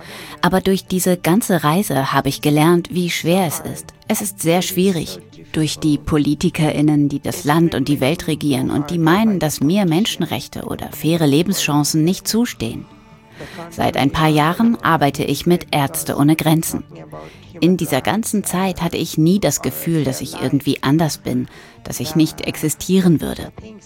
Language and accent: German; Bangladesh; moved away; hatte ich in meinem Heimatland nie die Freiheit, so zu leben, wie ich mich fühlte. Deswegen bin ich aus Bangladesch geflohen.